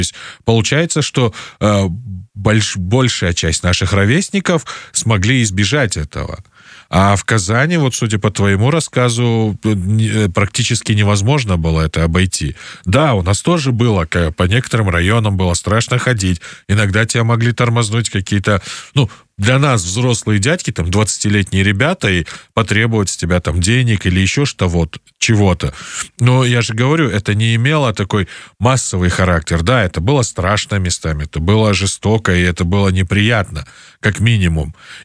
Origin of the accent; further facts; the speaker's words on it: Jalal-Abad, Jalal-Abad Region, Kyrgyzstan; И, ну, я, правда, вырос в Джалабаде, но у нас тоже были подобные группировки